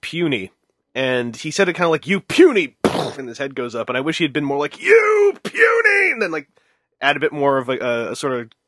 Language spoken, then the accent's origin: English; Canada; No, I'm from Canada. We can take that kind of stuff.